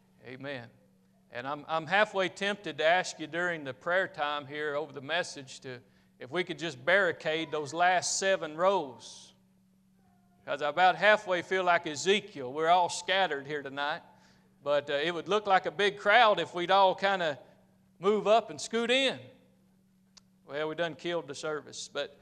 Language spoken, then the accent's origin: English; Appalachia, United States; So I came from the Appalachian Mountains and moved to the Ozark Mountains.